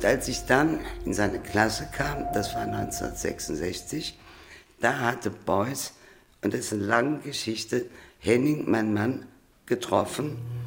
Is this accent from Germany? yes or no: yes; Trier, Rhineland-Palatinate, Germany; born there; Geboren 1943 in Trier.